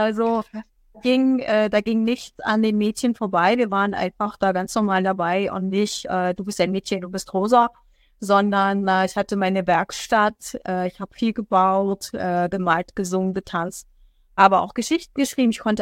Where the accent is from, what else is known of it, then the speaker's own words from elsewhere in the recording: Brandenburg, Germany; Ich komme tatsächlich aus dem Land Brandenburg. Ich bin noch ein Jungpionier gewesen